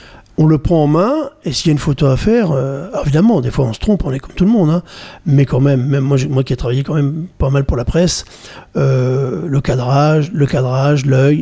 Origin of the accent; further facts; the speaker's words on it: Longny-au-Perche, Normandy, France; Alors, je suis né dans le Perche, à Mortagne-en-Perche.